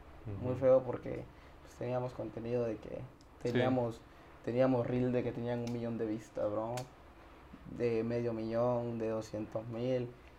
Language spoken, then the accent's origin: Spanish; Honduras; yo no tenía, vengo de Honduras, pues allá yo lo único que tenía redes sociales era